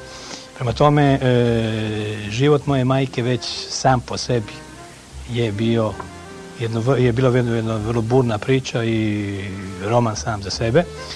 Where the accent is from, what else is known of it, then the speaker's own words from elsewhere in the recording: Zagreb, Zagreb County, Croatia; ja nisam rođen u Lici, nego sam rođen u Zagrebu, i to sam rođen u predvečer Drugog svjetskog rata kao srpsko dijete koje je tamo ostalo, budući od aprila mjeseca 41. godine moji kao Srbi više nisu mogli da dolaze u Zagreb.